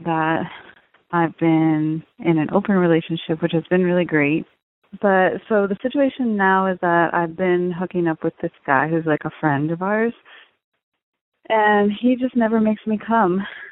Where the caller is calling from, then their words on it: East Coast, United States; Hi, Dan. I'm calling from the East Coast, and I'm married.